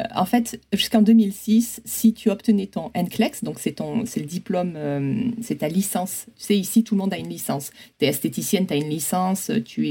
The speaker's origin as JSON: {"language": "French", "region": "Provence-Alpes-Côte d'Azur", "country": "France", "lives_now": "Grenoble, France", "said": "ce qui m'a menée à venir à Grenoble, parce que je suis originaire des Hautes-Alpes."}